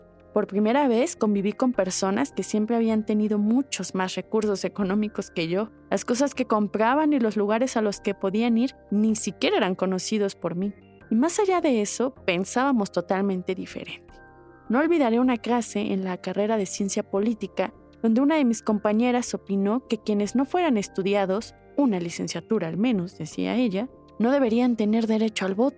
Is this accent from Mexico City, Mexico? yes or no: yes; Mexico City, Mexico; Yo viví la infancia entre esa vecindad y la colonia Guerrero, de donde soy originaria. Crecí en escuelas públicas